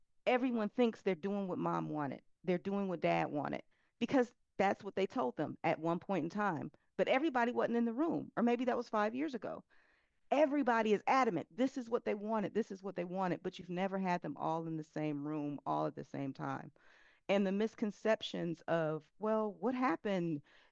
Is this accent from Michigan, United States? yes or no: yes; Detroit, Michigan, United States; I'm from Detroit, Michigan, and it was an insanely amazing Italian restaurant.